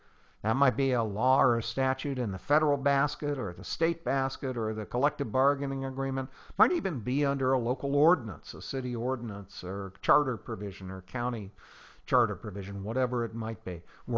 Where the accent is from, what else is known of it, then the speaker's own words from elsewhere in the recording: Oregon, United States; and this comes out of a case from Oregon, my home state of Oregon.